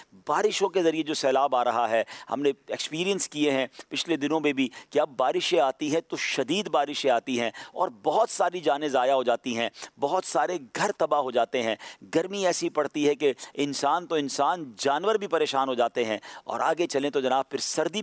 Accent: Karachi, Sindh, Pakistan; ہمارا شہر کراچی بھی

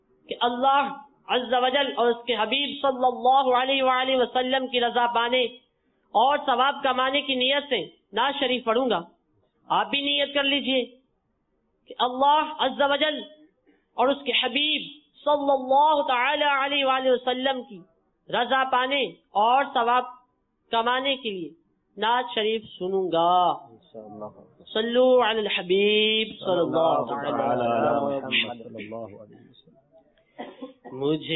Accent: Lahore, Punjab, Pakistan; مرکز الاولیاء لاہور مصطفیٰ آباد سے.

